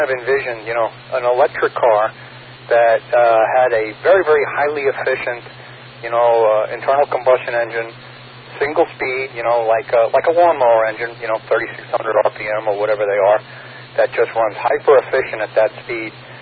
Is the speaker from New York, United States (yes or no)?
yes; Bayport, New York, United States; when I was growing up in Bayport